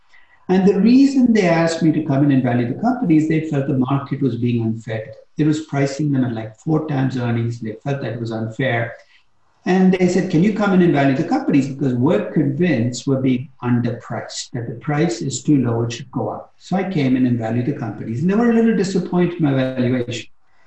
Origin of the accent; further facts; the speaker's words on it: Chennai, Tamil Nadu, India; So this is actually a company in a city that I grew up in India called Chennai.